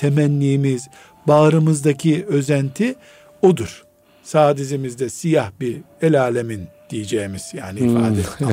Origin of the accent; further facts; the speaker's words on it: Black Sea Region, Turkey; Karadeniz kültüründen örnek veriyorum. Sadece iyi anlaşılsın diye benim, evet, memleketimden.